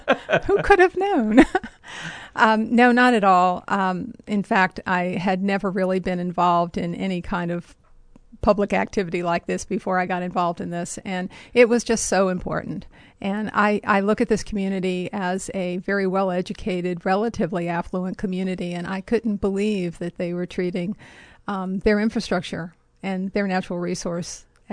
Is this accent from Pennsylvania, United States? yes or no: yes; Pittsburgh, Pennsylvania, United States; now in Charlottesville, United States; I moved here in 96 from Pittsburgh, Pennsylvania.